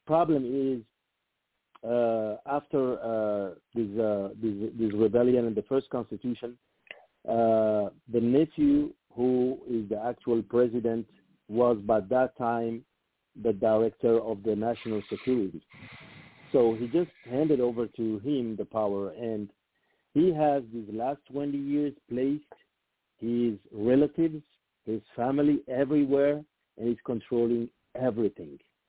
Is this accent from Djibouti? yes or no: yes; Djibouti; I am from the Arab community and the Afar community